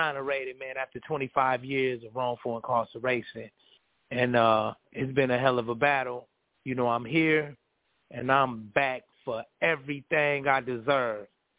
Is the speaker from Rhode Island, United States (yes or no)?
no; Flint, Michigan, United States; also born or lived in Detroit; now in Indiana, United States; I'm from Flint, Michigan. I'm from the D. I lived in the D, too. And the way we came up, you know, hustling.